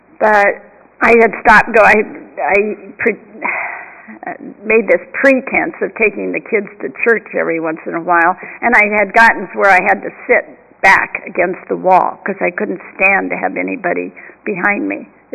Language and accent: English; Santa Monica, California, United States; I knew my mother would be very upset about me going to Venice. I'm from Santa Monica. You know, we don't have anything to do with people from Venice, you know.